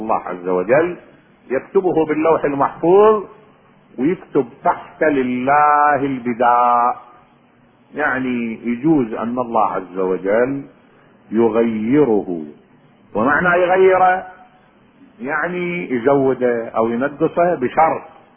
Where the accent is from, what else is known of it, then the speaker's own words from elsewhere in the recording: Najaf, Najaf Governorate, Iraq; قلت له أنا والله من العراق. قال لي من أي بلد؟ من النجف.